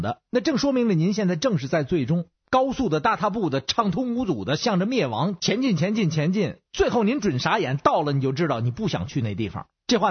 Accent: Beijing, China

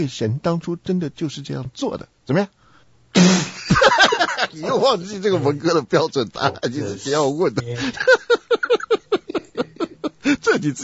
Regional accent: China; 就是说我们中国人啊，特别缺乏这方面的训练

